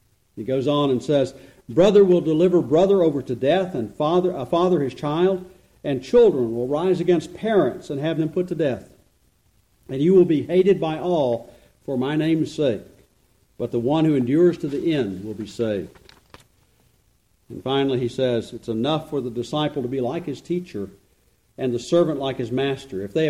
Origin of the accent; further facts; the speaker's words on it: Tennessee, United States; And I am from Tennessee, as you can probably tell.